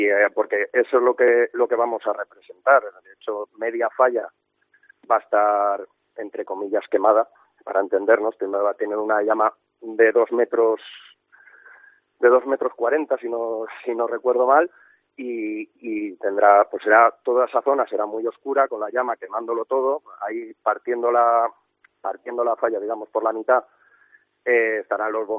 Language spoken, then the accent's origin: Spanish; Montán, Valencian Community, Spain; yo soy de Montán, soy nacido, criado, vecino de Montán.